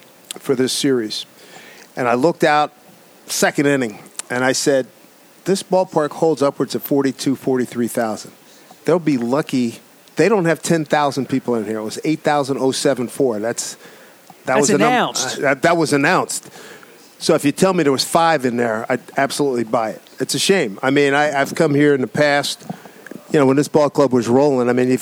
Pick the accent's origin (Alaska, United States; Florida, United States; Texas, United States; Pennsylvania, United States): Pennsylvania, United States; Philadelphia; now in New York City, United States; I mean, I'm an I-95 guy, born and raised in Philly, live in New York City, so it's different coming here now for sure.